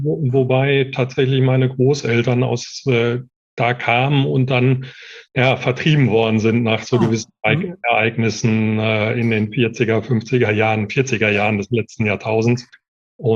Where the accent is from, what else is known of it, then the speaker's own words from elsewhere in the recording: North Rhine-Westphalia, Germany; Ja, ich bin tatsächlich, außerhalb würde man sagen, Kind des Ruhrgebiets. Bin also tatsächlich in Mahl aufgewachsen.